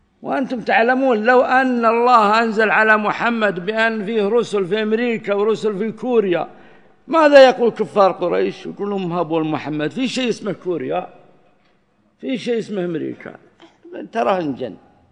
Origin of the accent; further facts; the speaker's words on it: Saudi Arabia; عندنا في السعودية